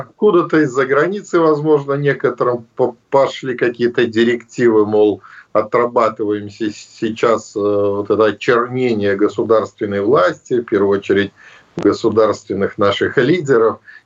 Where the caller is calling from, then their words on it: Minsk, Belarus; Приветствую, дорогие друзья. Приветствую Россию из Минска, из Беларуси.